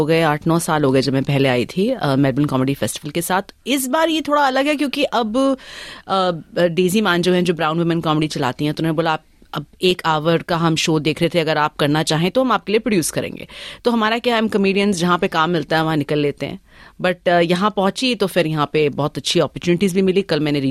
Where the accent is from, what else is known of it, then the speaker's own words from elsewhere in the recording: Singapore; also born or lived in India; although मैं India में पैदा हुई थी और मैं फिर ऑफकोर्स सिंगापुर में मैं I was brought up, but हर साल मेरे पेरेंट्स 3 बार साल में हम इंडिया जाते ही जाते थे